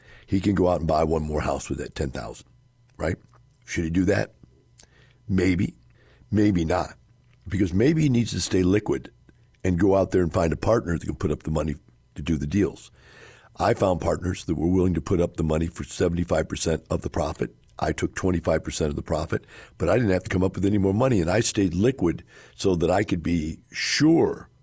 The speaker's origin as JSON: {"language": "English", "region": "California", "country": "United States", "said": "As a Californian, my children and grandchildren are here, and it's a beautiful state."}